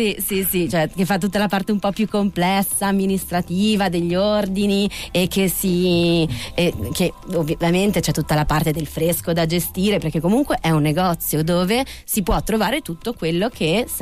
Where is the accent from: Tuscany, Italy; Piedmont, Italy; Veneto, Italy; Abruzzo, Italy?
Veneto, Italy; io sono veneta, devo dire, quindi anche per quello che riguarda il volontariato, vengo da un paese della provincia in cui l'idea di comunità è molto forte